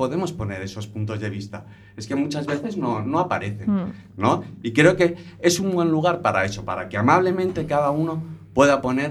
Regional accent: Barcelona, Catalonia, Spain; Yo vengo de Barcelona, vengo de Radio Nicosia

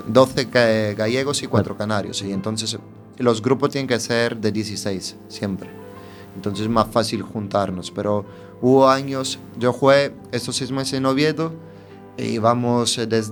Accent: Palermo, Sicily, Italy; Spanish is a second language; yo soy de Palermo, que es la capital de Sicilia, que es una isla, pues... estoy a contacto con el mar

